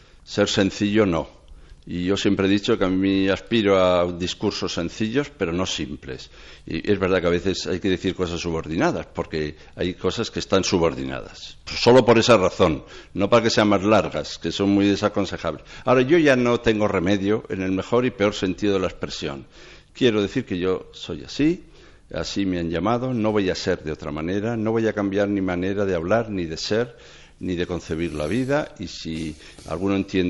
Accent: Madrid, Community of Madrid, Spain; personas como somos los ciudadanos de Madrid muy serios también

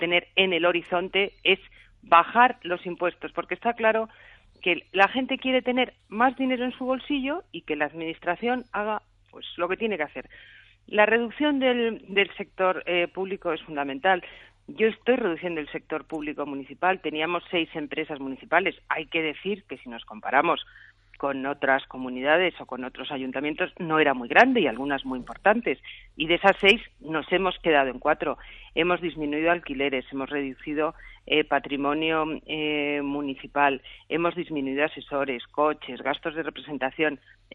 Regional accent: Spain; Yo tengo que decir que a mí para España, para como española, me gusta que esté una española en la alcaldía de París

